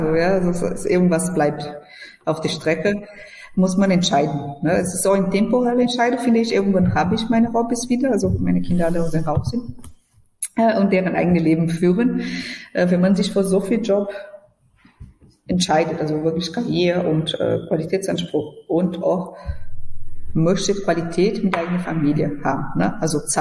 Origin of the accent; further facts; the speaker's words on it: Brazil; German is a second language; moved away as an adult; now in Germany; ich bin in Brasilien geboren, bin nach Deutschland als Erwachsener gekommen, habe ich mit 23 Jahre alt guten Tag gelernt